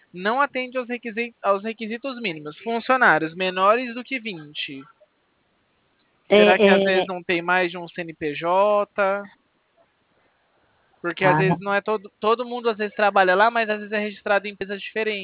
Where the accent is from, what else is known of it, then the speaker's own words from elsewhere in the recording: Bebedouro, São Paulo, Brazil; mas eu sou de Bebedouro.